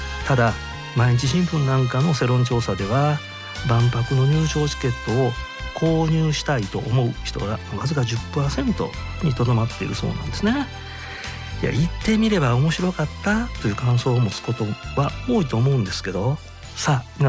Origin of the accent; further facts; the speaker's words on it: Nara, Japan; 私の地元だったら奈良シルクロード博覧会なんかもありましたし、地元富山県